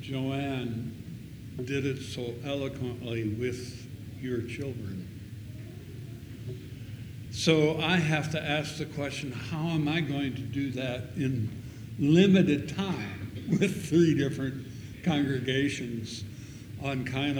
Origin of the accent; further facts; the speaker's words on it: South Dakota, United States; So on the prairie of South Dakota, where we grew up, guess what day our mother celebrated our birthdays?